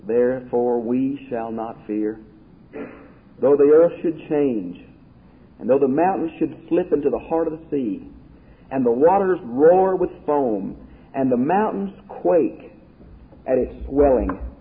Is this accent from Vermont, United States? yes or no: no; Houston, Texas, United States; I have lived out here that long, I guess, but I'm from Houston, and I have certainly seen the hurricanes.